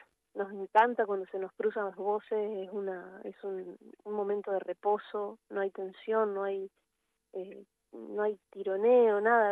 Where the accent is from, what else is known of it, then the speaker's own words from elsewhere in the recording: Gualeguaychú, Entre Ríos, Argentina; También vengo de Gualeguaychú, he visto mucho toda mi vida trajes, fantasía, surrealismo.